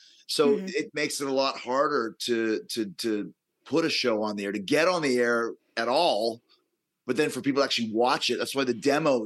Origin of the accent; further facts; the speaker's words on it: Winnipeg, Manitoba, Canada; growing up in Winnipeg, I never saw NWA or WCW.